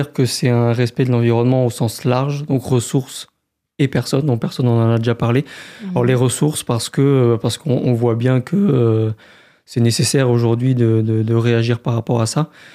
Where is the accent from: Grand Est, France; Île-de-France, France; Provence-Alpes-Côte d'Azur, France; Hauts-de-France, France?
Grand Est, France; Strasbourg; also born or lived in Gers; j'ai 30 ans. Je suis d'origine de Strasbourg principalement, mais j'ai quand même un lien avec le Sud-Ouest parce que j'ai habité dans le Gers pendant quelques années à l'époque